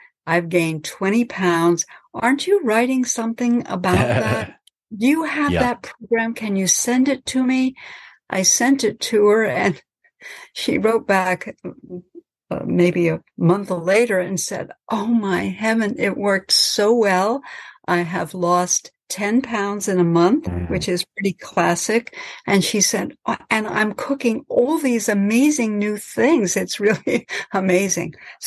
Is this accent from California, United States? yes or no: no; New York, United States; I'm from New York originally